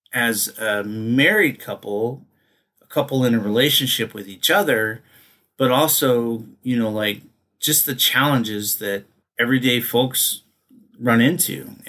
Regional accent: Canada; born there; I was born in Canada. My parents were American, obviously. They, my dad was in the United States Air Force at the time. He was stationed in Canada. That's where I hail from, if you will.

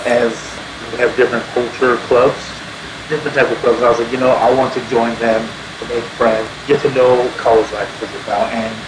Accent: California, United States; now in Oregon, United States; Originally, I am from California, so I kind of made my way up here

